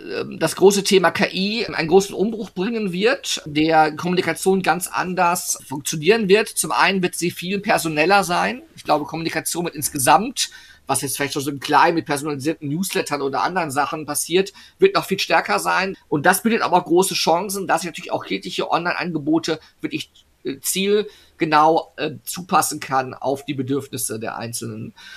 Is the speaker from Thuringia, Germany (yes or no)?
no; North Rhine-Westphalia, Germany; als Westfale